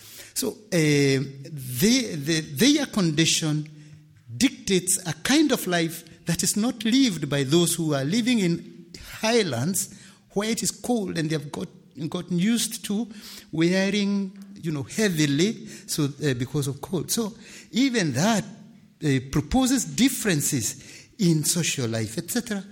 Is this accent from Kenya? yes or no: yes; Kenya; Now, once again, I come from Kenya. The situation in Kenya is a bit different from what we find in a place like this.